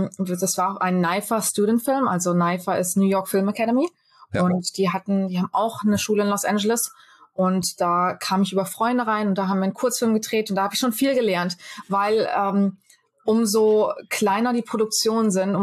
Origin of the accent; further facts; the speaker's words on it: Germany; Also ich finde, das fehlt uns Deutschen ein bisschen.